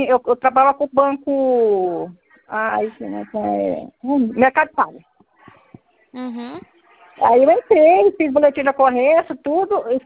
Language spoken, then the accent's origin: Portuguese; Sinop, Mato Grosso, Brazil; Eu sou de Mato Grosso, na Sinop.